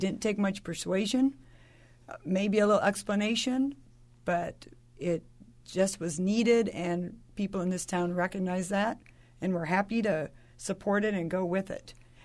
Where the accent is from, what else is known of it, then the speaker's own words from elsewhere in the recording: Burlington, Iowa, United States; I do remember I came from Burlington, Iowa, and there was a strong Friends of the Library group there.